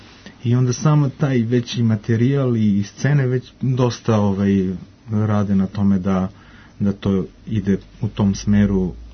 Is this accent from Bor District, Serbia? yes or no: yes; Majdanpek, Bor District, Serbia; upravo to što si rekao da sam rođen u Majdanpeku